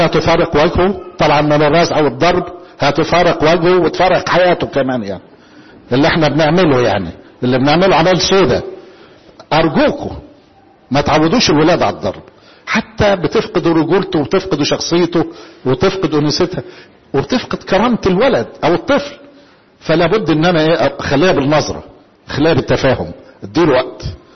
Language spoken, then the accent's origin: Arabic; Egypt; احنا معتادين كمصريين احنا كل واحد يصلي وحده